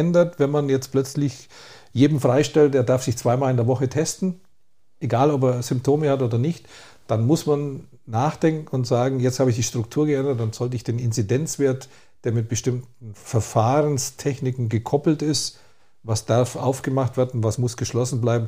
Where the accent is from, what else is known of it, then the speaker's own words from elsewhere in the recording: Altusried, Bavaria, Germany; Ja, ich komme ja aus Altersried